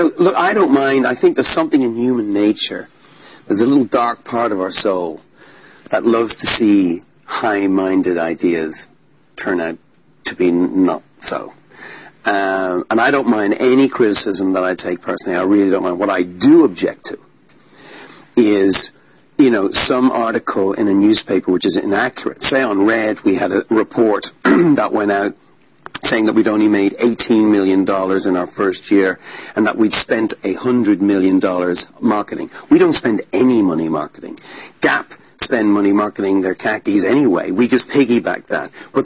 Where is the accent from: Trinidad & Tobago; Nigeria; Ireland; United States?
Ireland; as an Irish man who's seen troubles in Northern Ireland and seen, you know, what can happen